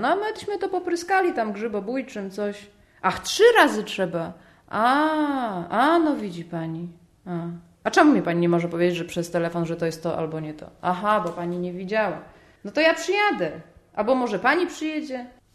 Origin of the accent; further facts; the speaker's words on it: Greater Poland Voivodeship, Poland; Ja jestem ze wsi, pod murowaną Gośliną i mieszkałam w granicach już Parku Krajobrazowego Puszcza Zielanka. Drzewa i las były zawsze przy mnie.